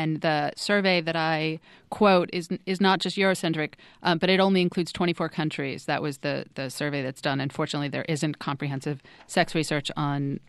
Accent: United States; for me as an American, the most foreign place that I visited.

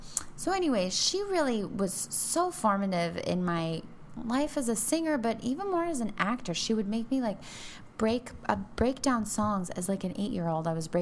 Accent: Denver, Colorado, United States; Yes, I'm from Denver.

